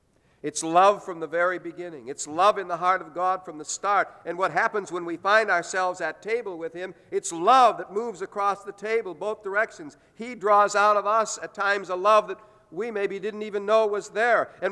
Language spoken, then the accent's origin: English; Illinois, United States; The church I grew up in near Chicago had one of these in every Sunday school classroom.